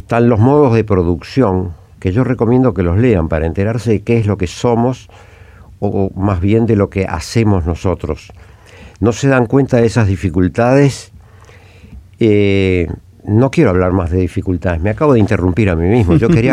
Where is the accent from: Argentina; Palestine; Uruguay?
Uruguay; olvidando un poco de lo fúnebre que somos los uruguayos, que es un problema conocido